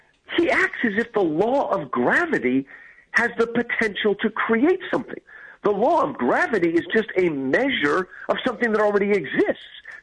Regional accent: New Jersey, United States; also born or lived in New York; I grew up in New Jersey, New York, the word chutzpah, okay?

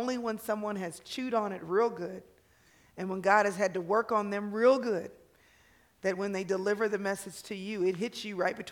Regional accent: Texas, United States; Hey, y'all. I'm from Texas. That's how we do it.

